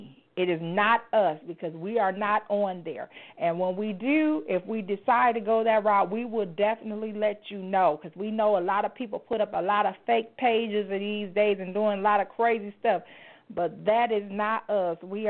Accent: Florida, United States; And I knew what that meant because, you know, I'm from Florida, and my house that I'm in the process of seeking after is on water.

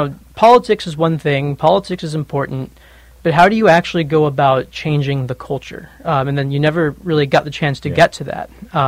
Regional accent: Illinois, United States; And so I'm from Illinois, so from the heartland. Just graduated from Cornell College in Mount Vernon, Iowa.

